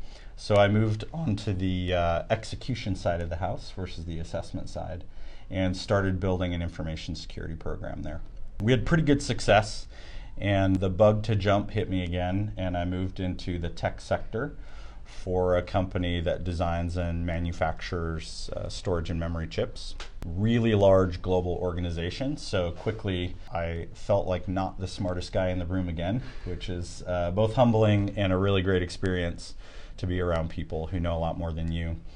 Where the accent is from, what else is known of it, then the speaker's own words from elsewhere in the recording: Idaho, United States; So born and raised in Idaho, attended public school just like most everybody else in the country. Ended up attending University of Idaho